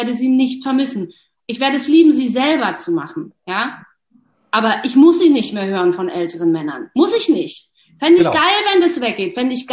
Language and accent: German; Berlin, Germany; ich komme aus Berlin